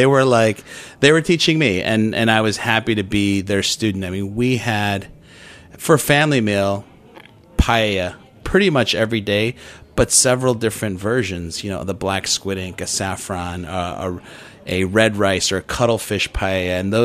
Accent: Chicago, Illinois, United States; And I had a lot of Mexican influence growing up in Chicago. It was a huge Mexican, one of the biggest Mexican populations in the U.S.

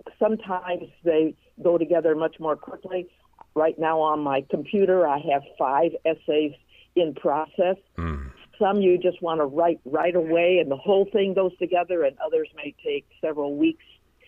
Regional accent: Portland, Oregon, United States; born there; Well, I was born in Portland, Oregon.

